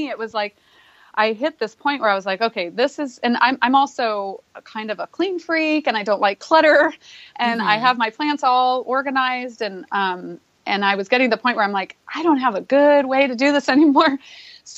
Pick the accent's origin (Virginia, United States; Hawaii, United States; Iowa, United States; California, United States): Hawaii, United States; I grew up in Hawaii. I just was back last week.